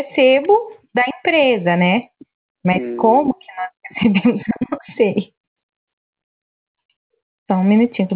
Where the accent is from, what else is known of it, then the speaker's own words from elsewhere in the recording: Cascavel, Paraná, Brazil; Eu sou de Cascavel, no Paraná.